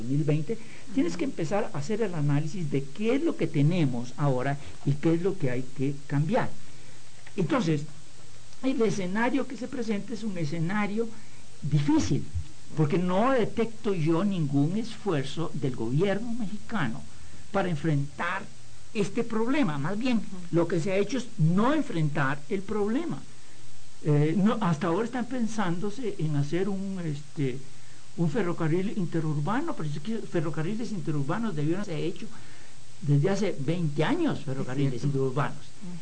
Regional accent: Costa Rica; En el caso de mi tierra natal, de Costa Rica, es absolutamente patético.

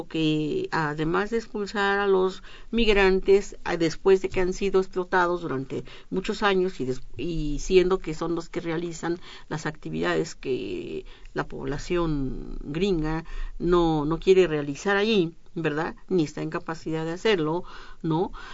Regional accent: Mexico; Y ese es el alimento principal de todos nosotros como mexicanos.

